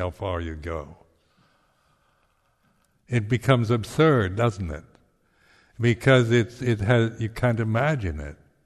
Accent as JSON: {"language": "English", "town": "Seattle", "region": "Washington", "country": "United States", "tie": "born there", "said": "I was born in Seattle, 1934, 27th of July, in Roman Catholic Hospital, to Helen and Clarence"}